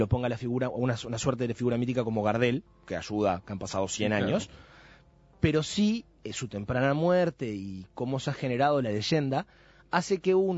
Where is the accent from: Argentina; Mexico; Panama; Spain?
Mexico; born there; Yo nací en México y hay posibilidades de que lo haya visto.